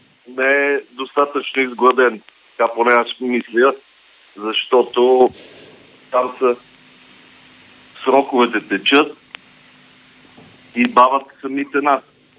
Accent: Dolna Banya, Sofia Province, Bulgaria; Когато се кандидатирах през 2007 година, имах амбицията да променя моето родно място

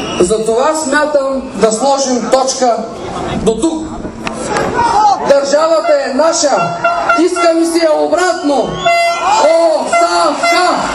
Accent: Tryavna, Gabrovo Province, Bulgaria; идвам от Трявна.

